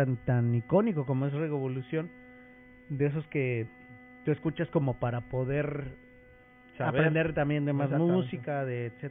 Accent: Cuautitlán Izcalli, State of Mexico, Mexico; Viejo, nosotros somos de Coatlán, Izcalli, claro.

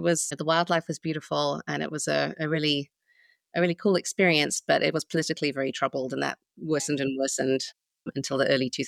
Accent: Zimbabwe; also born or lived in New Zealand; now in Bastrop, United States; I'm a writer. I grew up in Zimbabwe, then lived in New Zealand for a long time, and now I live in Bastrop.

